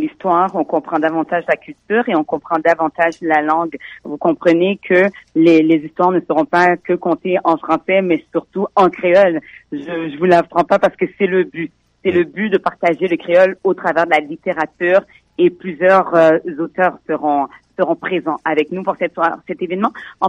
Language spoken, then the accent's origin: French; Quebec, Canada; born there; je suis née au Québec.